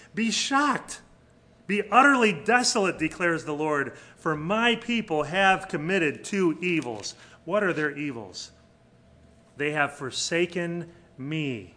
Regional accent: Cleveland, Ohio, United States; Cavs aren't going to win. I'm from Cleveland.

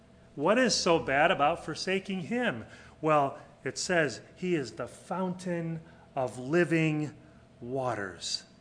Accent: Cleveland, Ohio, United States; Cavs aren't going to win. I'm from Cleveland.

